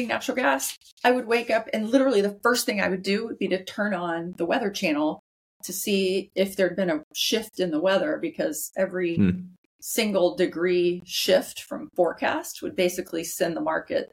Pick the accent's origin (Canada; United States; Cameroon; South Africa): United States; I didn't grow up wealthy, but I grew up in America.